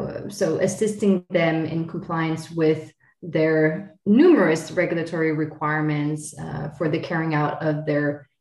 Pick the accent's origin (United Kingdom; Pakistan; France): France; also born or lived in United States; now in Luxembourg; I am born and bred in France, and actually a bit also in the United States. That's just for the anecdote. But I came in 2010 to Luxembourg, and I was able to become a Luxembourg national